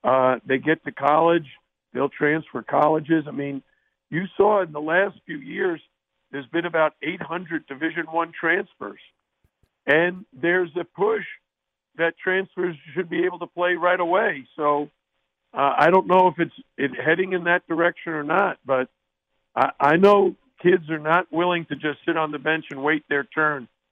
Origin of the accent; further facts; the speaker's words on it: New York City, New York, United States; I grew up in the Bronx, went to high school in Queens.